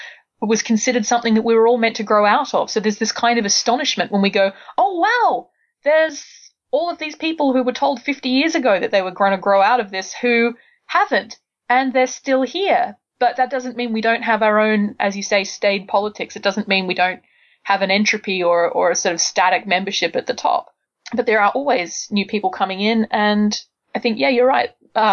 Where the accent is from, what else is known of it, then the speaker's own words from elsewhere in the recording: Australia; growing up in Australia, we didn't really have, if you were like me and you liked science fiction fantasy, there weren't as many sort of big conventions or local conventions.